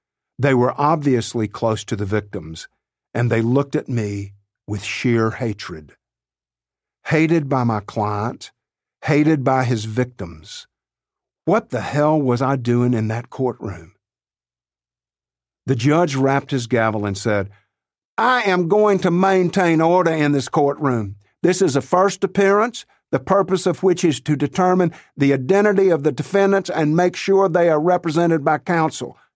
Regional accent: Dyersburg, Tennessee, United States; My mother's parents lived on a small farm 10 miles west of Dyersburg, Tennessee, my hometown.

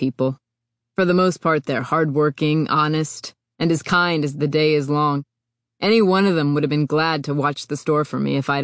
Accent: Spokane, Washington, United States; No, my wife was. I'm from Spokane.

